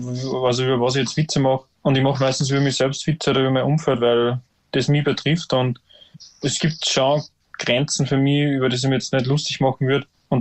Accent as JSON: {"language": "German", "region": "Upper Austria", "country": "Austria", "tie": "born or raised there", "said": "also so aufgewachsen bin am Land, mit so harter Mühviertler Männlichkeit"}